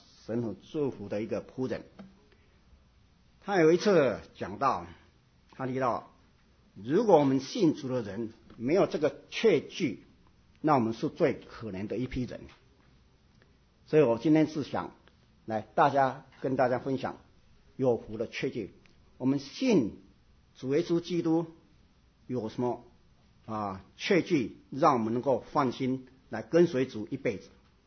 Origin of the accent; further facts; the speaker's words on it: Taiwan; 可能我们从台湾来的有听过